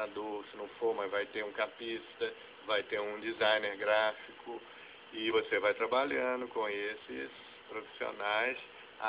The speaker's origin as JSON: {"language": "Portuguese", "town": "Belo Horizonte", "region": "Minas Gerais", "country": "Brazil", "tie": "born or raised there", "also_born_or_lived": "France", "said": "eu voltei para a minha terra, para Belo Horizonte."}